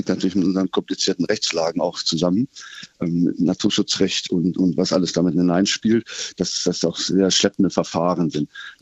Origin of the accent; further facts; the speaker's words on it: Harz, Germany; Ich komme ja aus dem Mittelgebirgsregion, aus dem Harz.